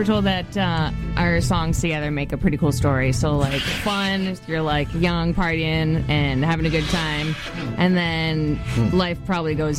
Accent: Ontario, Canada; accent: Ontarian; It's my Ontarian accent.

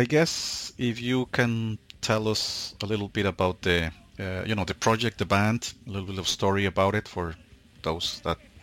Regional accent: Mexico; And I should know if it was, because I'm from Mexico.

